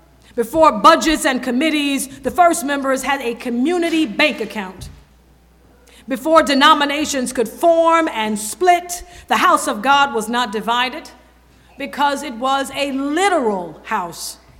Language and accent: English; the South, United States; When I was growing up in the South, the members would call each other brother and sister.